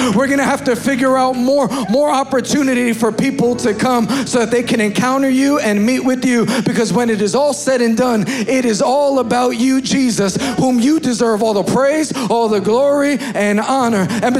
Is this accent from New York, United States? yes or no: yes; New York, United States; now in Dallas, United States; I'm born and raised in New York. You could probably hear it in my accent. Let's go, New York.